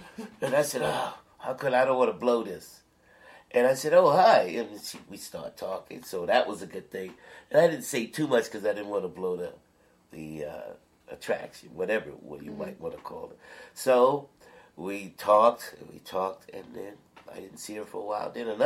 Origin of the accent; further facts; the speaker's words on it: Louisiana, United States; So a guy said, are you from here? I said, no, I was from Louisiana.